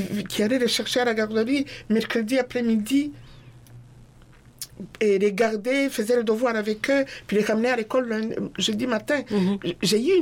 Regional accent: Rwanda; Mais moi, je venais du Rwanda.

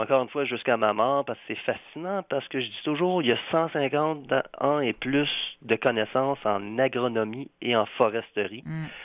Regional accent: Saint-Lambert, Quebec, Canada; Je viens d'une ville du sud de Montréal en pleine basse terre, dans des sols très riches. Je viens de Saint-Lambert, dans le temps, c'était une autre ville qu'aujourd'hui, dans un sens.

